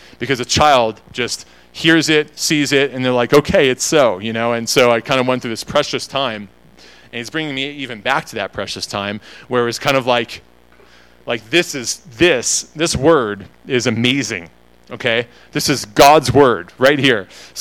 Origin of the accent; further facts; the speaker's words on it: New York, United States; I say awe because I'm from New York.